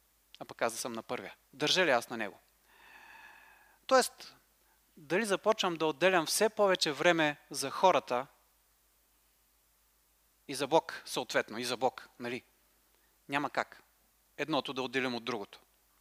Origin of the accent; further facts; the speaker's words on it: Gorna Oryahovitsa, Veliko Tarnovo Province, Bulgaria; Отидохме в моя роден град Горна Оряховица